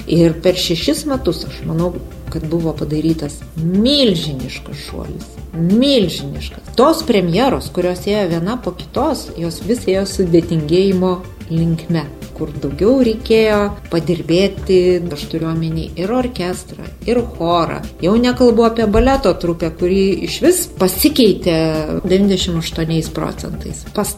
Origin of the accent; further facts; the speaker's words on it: Klaipėda, Klaipėda County, Lithuania; moved away as an adult; now in Vilnius, Lithuania; Klaipėda yra mano gimtasis miestas. Gyvenau čia iki 19 metų, po to išvažiavau studijuoti ir su visam išvažiavau, nes mano šeima yra Vilniuje